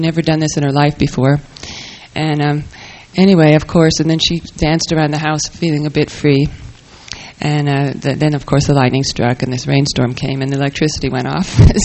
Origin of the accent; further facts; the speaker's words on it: Las Vegas, Nevada, United States; I grew up in Las Vegas and saw many kinds of people and all that, you know, and it was a real interesting place to be